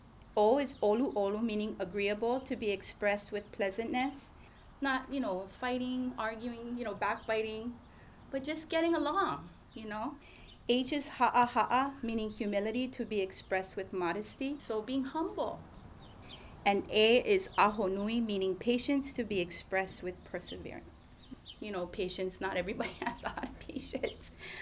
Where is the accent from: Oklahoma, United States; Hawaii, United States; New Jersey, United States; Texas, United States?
Hawaii, United States; I'm actually from Oahu, Hawaii. I live in Kaneohe.